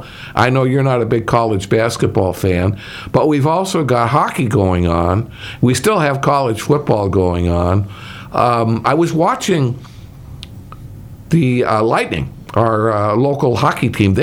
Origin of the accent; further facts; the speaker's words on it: Chicago, Illinois, United States; Growing up in Chicago, I wouldn't go to college, but I went to high school football games.